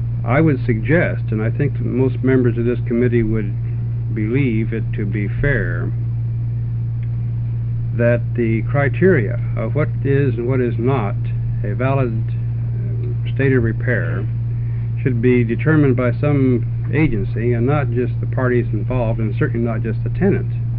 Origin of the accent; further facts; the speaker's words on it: Portland, Oregon, United States; I'm a lawyer from Portland and represent the Oregon Apartment Association.